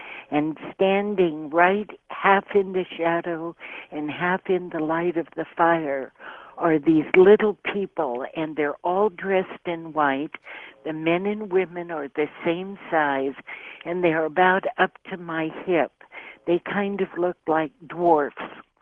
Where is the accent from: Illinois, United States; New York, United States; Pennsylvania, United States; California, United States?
California, United States; I'm Chumash Indian from the islands off of Santa Barbara.